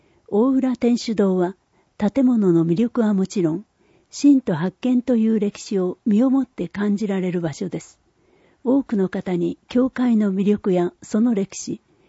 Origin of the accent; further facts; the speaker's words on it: Nagasaki, Japan; 電気工事士の資格を生かして地元の長崎に貢献したいと思っていました